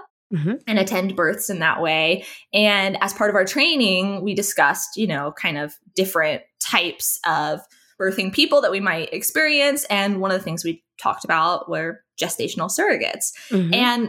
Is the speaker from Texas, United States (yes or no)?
no; Tennessee, United States; I'm from Tennessee.